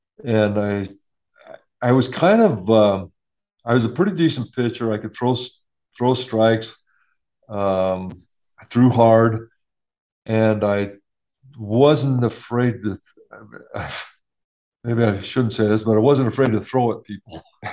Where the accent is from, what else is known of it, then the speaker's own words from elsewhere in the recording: Riverton, Utah, United States; Well, I grew up in Riverton, Utah, which was just a small town when I was growing up. I call it the sweet spot of growing up. It was just in the 60s and 70s in a small town.